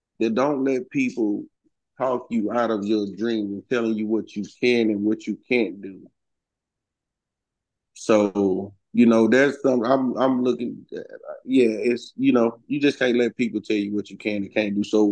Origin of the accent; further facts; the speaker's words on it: Louisiana, United States; Right. I'm from Louisiana. I just moved out here this year.